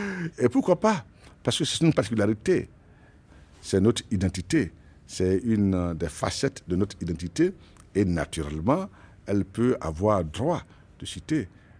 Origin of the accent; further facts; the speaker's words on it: Côte d’Ivoire; il n'y a pas chez nous en Côte d'Ivoire une langue locale, une langue nationale qui fédère, qui est parlée par la majorité.